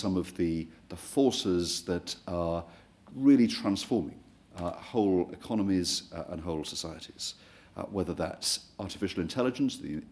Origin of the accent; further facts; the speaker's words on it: North East England, United Kingdom; Now, growing up on Teesside, I saw this at first hand.